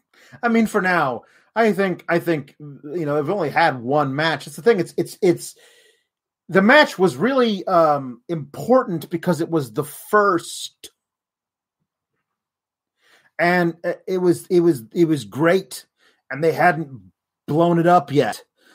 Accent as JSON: {"language": "English", "town": "Eugene", "region": "Oregon", "country": "United States", "tie": "born or raised there", "said": "What, my hometown? I lived in the boonies outside of Eugene, Oregon, but they shot it on the campus of University of Oregon."}